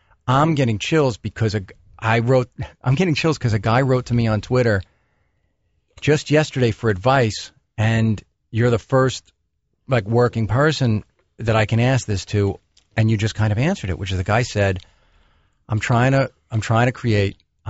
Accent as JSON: {"language": "English", "region": "New York", "country": "United States", "said": "Well, I'm a New Yorker, so when I'm in L.A. driving around to Hollywood meetings in the car, we're always going diagonal the whole time."}